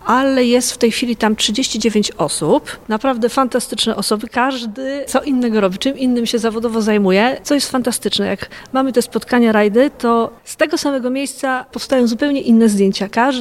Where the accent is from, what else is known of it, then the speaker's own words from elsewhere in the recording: Puławy, Lublin Voivodeship, Poland; born there; Tak, urodziłam się w Puławach.